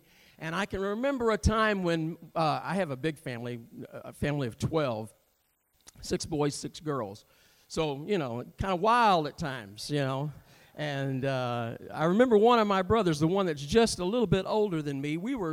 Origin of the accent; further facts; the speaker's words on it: Missouri, United States; also born or lived in Burney; I was born in Burney, Missouri, grew up in southeast Missouri, but a time, there you go. Some of them call it Swamp East Missouri.